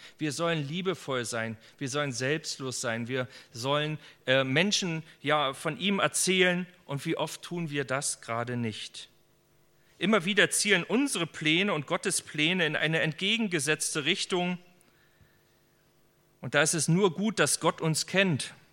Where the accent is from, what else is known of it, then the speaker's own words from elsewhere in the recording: eastern Germany, Germany; Ich bin jetzt 15 Jahre hier in meiner alten Heimat Ostdeutschland